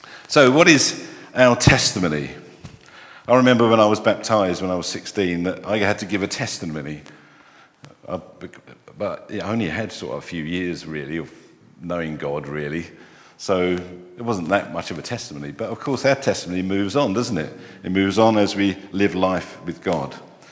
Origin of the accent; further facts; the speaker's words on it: London, United Kingdom; I was brought up in London. I suppose with all these little dates, you can probably work out my age, so there you go. I was born quite a long time ago.